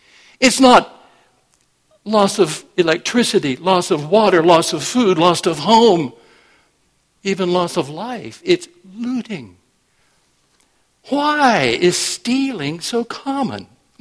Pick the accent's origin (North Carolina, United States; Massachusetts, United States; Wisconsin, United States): North Carolina, United States; Rockingham; When I grew up in Rockingham, North Carolina, we didn't have to lock the doors to our house.